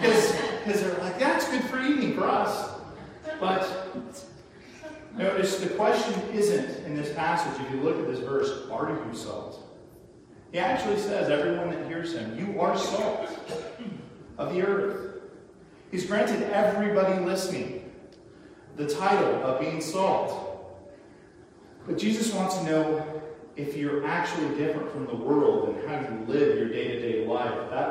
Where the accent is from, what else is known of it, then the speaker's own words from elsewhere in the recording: San Diego, California, United States; I used to have really bad eczema as a kid, and so growing up in San Diego, when I'd go into the ocean, it would just heal.